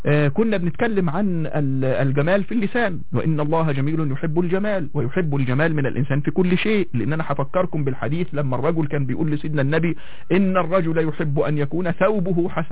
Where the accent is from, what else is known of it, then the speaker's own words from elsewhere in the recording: Egypt; انا كانسان مصري يعني محب لبلدي ووطني ومحب لكل ابناء هذا البلد العظيم